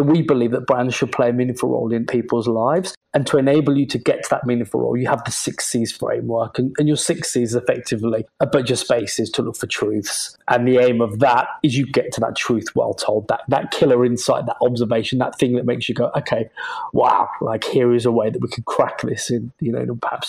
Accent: United Kingdom; now in Dubai, United Arab Emirates; because I'm British, and B, because I'm based in the UAE

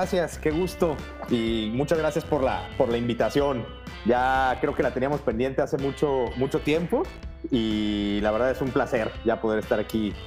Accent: Guadalajara, Jalisco, Mexico; yo soy originario de Guadalajara

